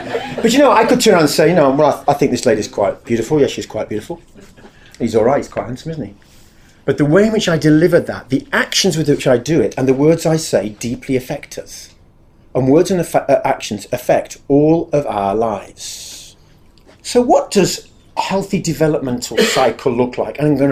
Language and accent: English; England, United Kingdom; We have a bit of an issue as English people and a lot across the Western world.